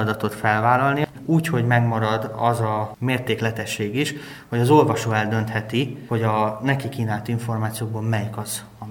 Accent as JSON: {"language": "Hungarian", "town": "Nagykanizsa", "region": "Zala", "country": "Hungary", "tie": "born or raised there", "said": "eljöttem nyilván a szülővárosomban Nagykanizsára gyakorlatra"}